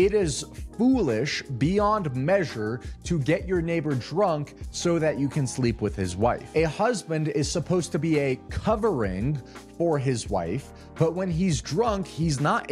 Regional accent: Arvada, Colorado, United States; Ironically, I grew up in Arvada, Colorado, perhaps making me an Arvadite.

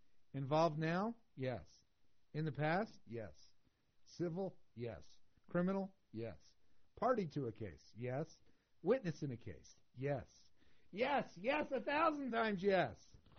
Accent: New Jersey, United States; we have a list of stories from my home state of New Jersey.

